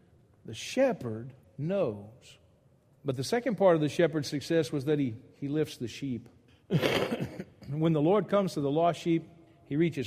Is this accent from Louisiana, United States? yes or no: yes; Louisiana, United States; I grew up in Louisiana.